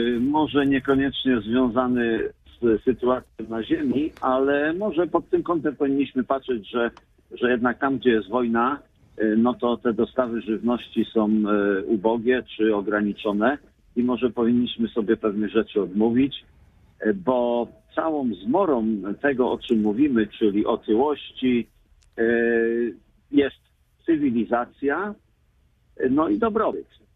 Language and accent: Polish; Greater Poland Voivodeship, Poland; Jeżeli ja jestem z Wielkopolski, no to jem pyry, jem schabowy, jem kapustę, jem bigos, nie jem takich rzeczy, które nie są dostępne w moim środowisku.